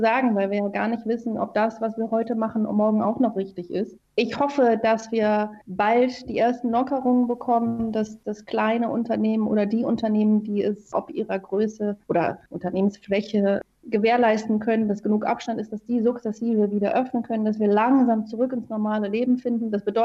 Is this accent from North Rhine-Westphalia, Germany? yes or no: yes; Cologne, North Rhine-Westphalia, Germany; als Kölner sagt man ja sowieso immer, jeder Jack ist anders.